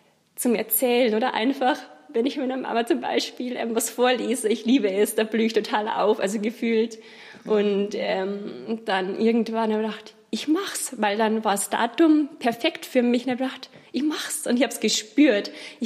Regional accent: Bavaria, Germany; Genau, also ich komme aus dem Landkreis Eichstätt, also Nähe Ingolstadt.

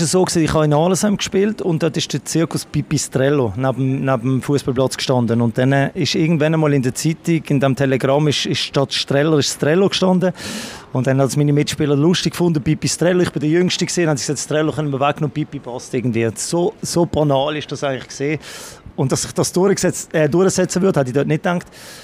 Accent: Basel, Basel-Stadt, Switzerland; Aber für mich als Basler, zuerst mal wirklich einen Titel können zu feiern mit einem anderen Standing, oder?

